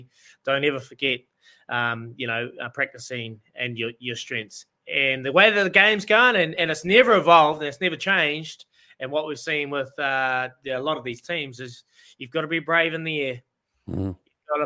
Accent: New Zealand; I wanted to finish my career here and, you know, stay as a New Zealander playing solely in New Zealand.

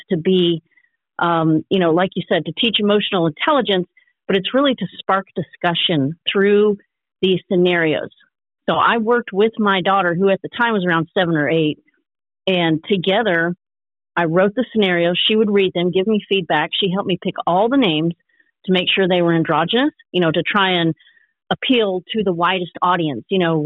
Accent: Madison, Alabama, United States; And then we also did a couple of book events in Madison, Alabama. I grew up in Madison.

